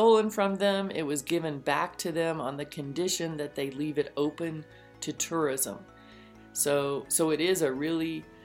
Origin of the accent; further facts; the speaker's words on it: Texas, United States; she was from Japan and I was from Texas. I grew up in East Texas, which is a rural area, and I roamed the woods.